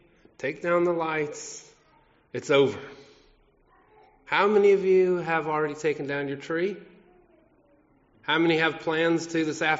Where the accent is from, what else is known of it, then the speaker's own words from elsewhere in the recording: Colorado, United States; I grew up in Colorado. You know where Colorado is? It's like dead in the middle of the United States, and the Rocky Mountains run right through the middle of it.